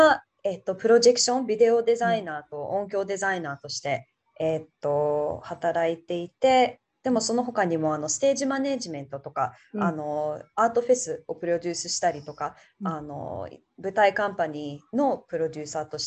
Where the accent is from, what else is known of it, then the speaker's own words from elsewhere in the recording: Tokyo, Japan; でも東京で生まれ育って、今はアーティスト、として勤めています。